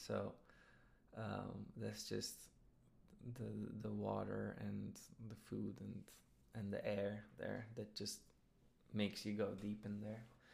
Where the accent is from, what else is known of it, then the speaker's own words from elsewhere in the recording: Mediterranean coast, Turkey; also born or lived in Istanbul; I was born in Istanbul, but I spent a good amount of my childhood in the Mediterranean coast of Turkey. Sometimes to the point of spending half the year there.